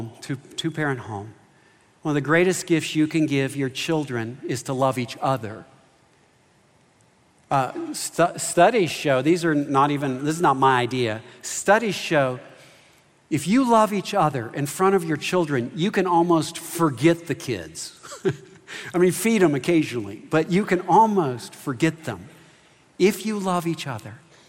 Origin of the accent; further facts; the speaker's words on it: Kentucky, United States; I'm from Kentucky. I went to the University of Kentucky. They like basketball down there.